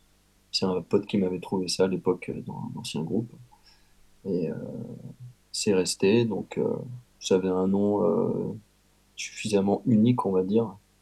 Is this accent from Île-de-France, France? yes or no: yes; Paris, Île-de-France, France; born there; Je suis né à Paris. Je suis un insulaire.